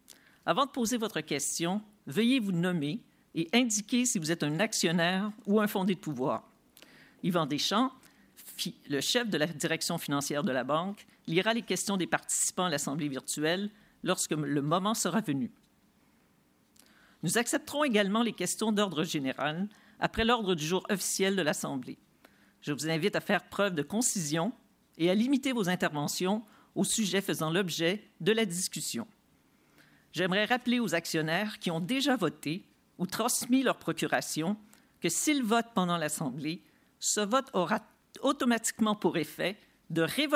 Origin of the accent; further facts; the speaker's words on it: Montreal, Quebec, Canada; Je suis heureuse en tant que Montréalaise de souhaiter la bienvenue aux participants